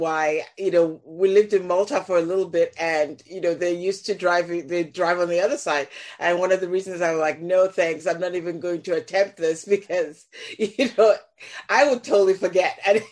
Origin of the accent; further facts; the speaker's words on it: Nigeria; now in Boston, United States; I felt the same, you know, because I moved from Nigeria to Boston, and it was sort of the same thing.